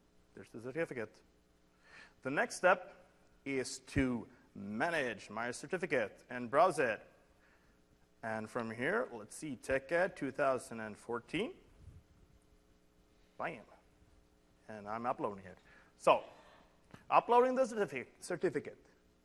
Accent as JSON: {"language": "English", "country": "Sweden", "second_language": "English", "said": "And since I'm from Sweden, I'll put that in north of Europe."}